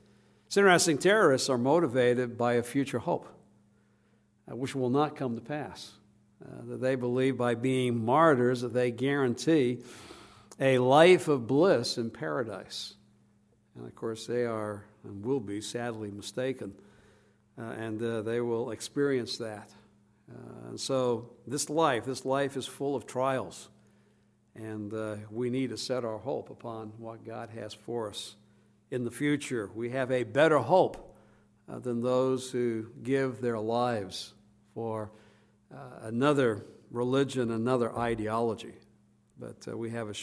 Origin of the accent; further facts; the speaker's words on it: East of England, United Kingdom; I'm actually English, if my name didn't give it away. Essex, maybe my accent no longer does, but I've been told I still have my English manner. So I'm an Englishman from top to bottom